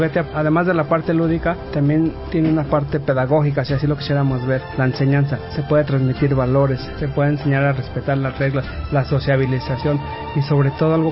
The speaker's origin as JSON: {"language": "Spanish", "country": "Mexico", "said": "Como mexicano"}